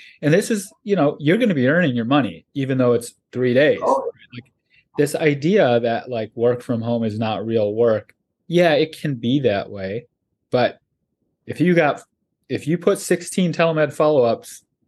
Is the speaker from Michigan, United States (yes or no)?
yes; Michigan, United States; My sister went to Ohio State. You know, we're from Michigan.